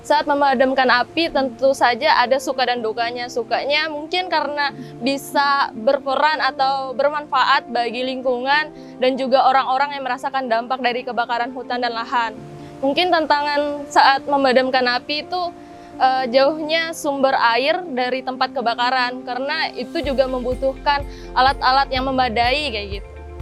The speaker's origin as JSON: {"language": "Indonesian", "town": "Palangkaraya", "region": "Central Kalimantan", "country": "Indonesia", "said": "Aku berusia 23 tahun, aku berasal dari Kalimantan Tengah, Palangkaraya."}